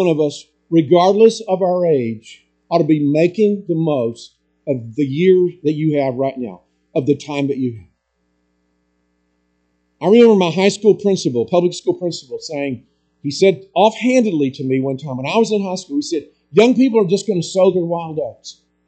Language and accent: English; Alabama, United States; I grew up in North Alabama. Chattanooga was not far away.